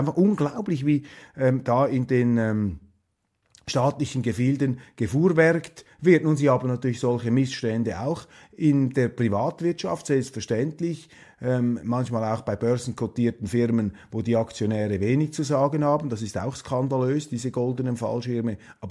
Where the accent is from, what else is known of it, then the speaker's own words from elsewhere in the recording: Switzerland; Ich weiß nicht, ob wir Schweizer befugt sind